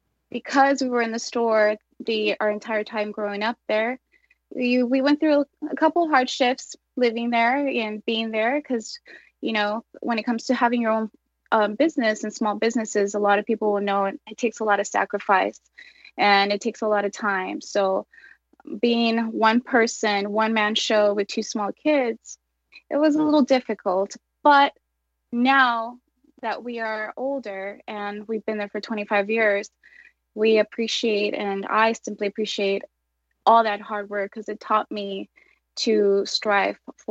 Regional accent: Pico Rivera, California, United States; I grew up in Los Angeles, grew up in the city of Pico Rivera, and grew up in the store my entire life

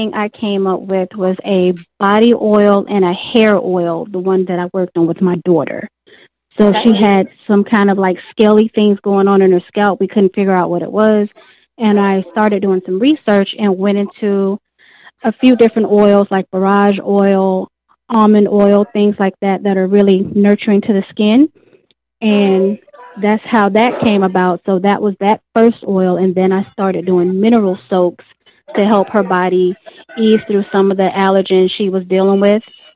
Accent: Miami, Florida, United States; now in Fredericksburg, United States; Well, I'm originally from Miami, Florida

